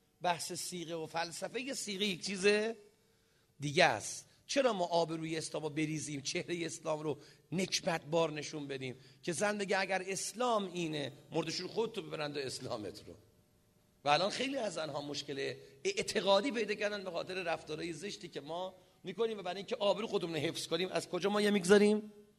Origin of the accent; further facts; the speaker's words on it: Isfahan, Iran; چون ما اصفهانی هستیم